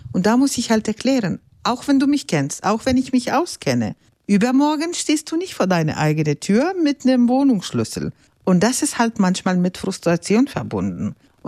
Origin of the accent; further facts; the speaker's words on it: Lithuania; Ich komme selber ursprünglich aus Litauen. Daher spreche ich mehrere Sprachen natürlich